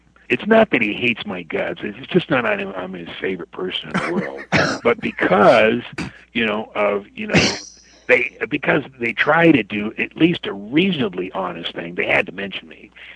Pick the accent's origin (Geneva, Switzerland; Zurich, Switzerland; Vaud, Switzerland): Geneva, Switzerland; I grew up in Geneva and brought a girl over, beautiful little French girl.